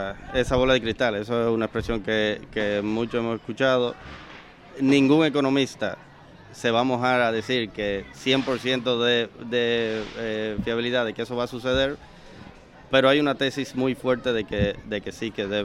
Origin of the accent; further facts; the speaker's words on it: Dominican Republic; como dominicanos, claro, al fin no sabemos hacer las cosas medias.